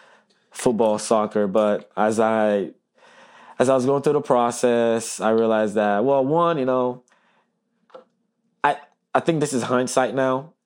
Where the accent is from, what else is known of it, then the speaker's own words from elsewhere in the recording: Togo; moved away; And obviously, growing up in Togo, that's our number one sport.